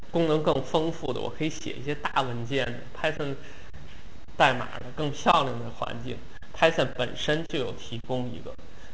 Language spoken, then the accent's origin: Chinese; China; 它是我们中国人一个叫